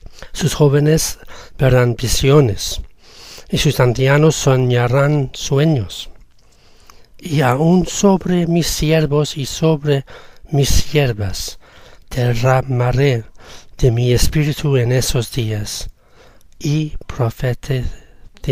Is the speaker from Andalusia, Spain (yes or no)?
yes; Fuengirola, Andalusia, Spain; de Fuengirola en España.